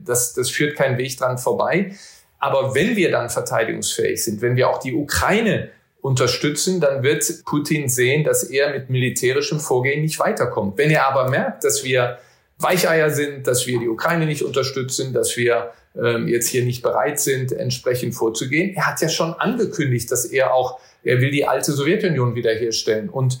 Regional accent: Neuss, North Rhine-Westphalia, Germany; Ich liebe New York, aber natürlich mein Herz und meine Heimat ist Neuss.

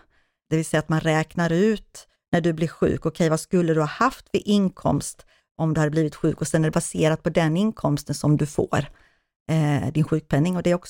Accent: Skåne, Sweden; nere i Skåne där jag kommer ifrån

